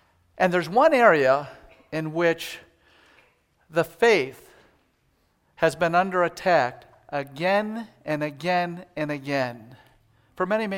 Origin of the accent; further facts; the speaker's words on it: Wisconsin, United States; I know this for a fact because, you know, I'm from Wisconsin.